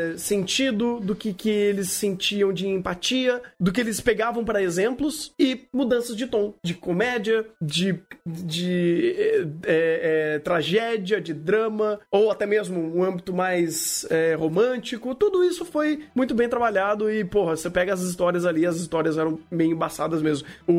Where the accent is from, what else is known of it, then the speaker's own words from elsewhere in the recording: Brazil; Sim, mas é um contexto meio distante pra mim, mesmo sendo brasileiro.